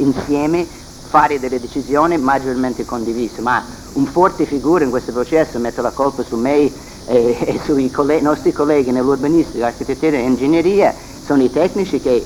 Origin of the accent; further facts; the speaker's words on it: United States; Italian is a second language; now in Italy; negli Stati Uniti, da dove vengo, da Inghilterra con cui lavoro, ma anche dall'Italia dove lavoro da 20 anni